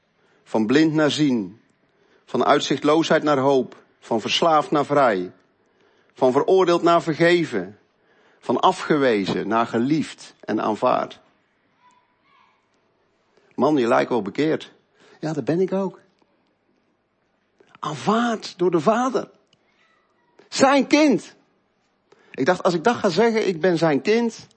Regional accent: Uitwijk, North Brabant, Netherlands; ik zal me eerst even voorstellen. Wij komen uit Uitwijk. Ik denk dat je daar nooit van hebt gehoord, maar het ligt naast Woudrichem.

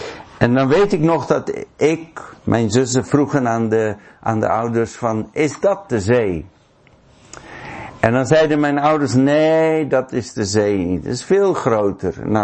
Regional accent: Pretoria, Gauteng, South Africa; wij zijn opgegroeid, geboren en getogen in Zuid-Afrika. En wij woonden in Pretoria, als kind ben ik daar opgegroeid.

